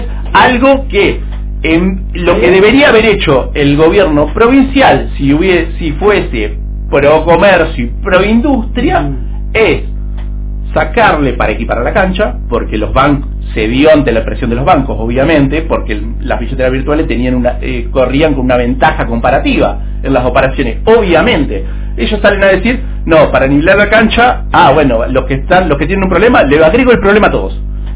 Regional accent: Argentina; yo critico como persona física, como argentino, critico al gobierno nacional

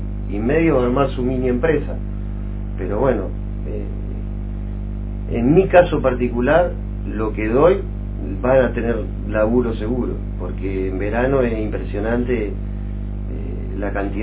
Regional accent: Lobos, Buenos Aires Province, Argentina; tengo 42 años y soy nacido y criado acá en Lobo

